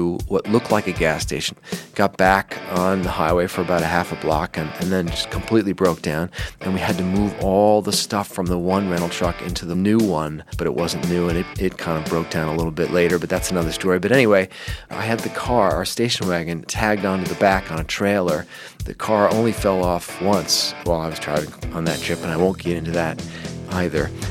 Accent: New Jersey, United States; the town I grew up in New Jersey, the town where I learned to drive

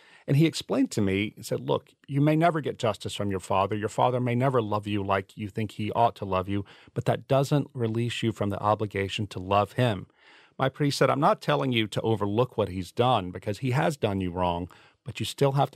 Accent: St. Francisville, Louisiana, United States; also born or lived in Philadelphia; my wife and I felt that we needed to move from Philadelphia back to my hometown in Louisiana, a little town called St. Francisville

